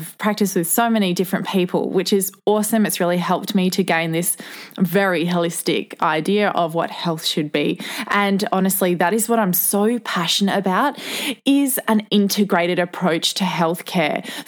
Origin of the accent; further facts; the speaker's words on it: Whyalla, South Australia, Australia; So I grew up in South Australia in a small town called Whyalla. Funnily enough, it's actually classed as a city, but it's only about 24,000 people. And I lived there until I was 21 years old.